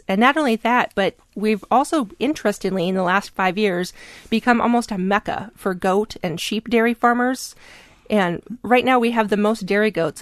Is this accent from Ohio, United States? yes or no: no; Wisconsin, United States; Well, because I'm from Wisconsin, I say mascarpone.